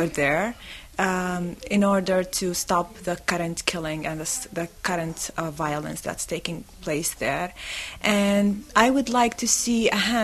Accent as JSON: {"language": "English", "country": "Palestine", "tie": "born or raised there", "second_language": "English", "said": "Being a Palestinian woman in Palestine is, in fact"}